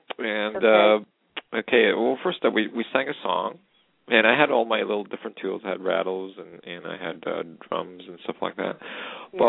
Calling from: Canada; I was calling from Canada.

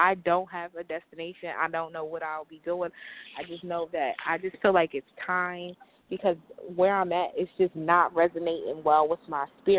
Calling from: New Jersey, United States; I'm calling from New Jersey.

